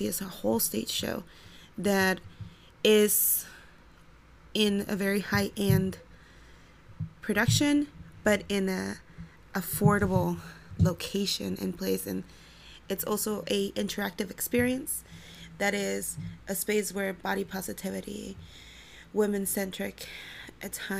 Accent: Ciudad Juárez, Chihuahua, Mexico; moved away as an adult; now in Cleveland, United States; I was born and raised in Juarez, Chihuahua, Mexico. I immigrated to this country in the early 2000s.

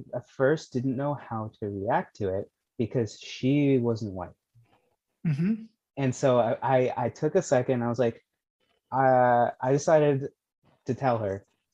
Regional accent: Boston, Massachusetts, United States; I grew up in East Boston, which is like a predominantly Hispanic neighborhood. And I'm of mixed descent.

